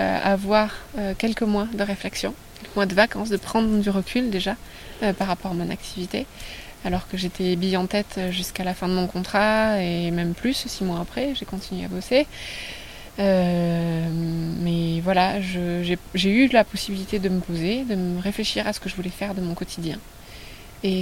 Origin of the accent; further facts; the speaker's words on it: Nouvelle-Aquitaine, France; Déjà, j'ai grandi au Pays Basque, dans une vallée pastorale. Déjà un pays très pastoral.